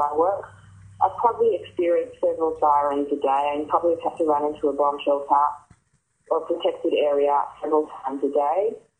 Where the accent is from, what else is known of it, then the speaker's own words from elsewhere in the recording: Melbourne, Victoria, Australia; And I grew up in Melbourne. So growing up in Melbourne, I experienced the occasional anti-Semitic slur on the street. And going to a Jewish day school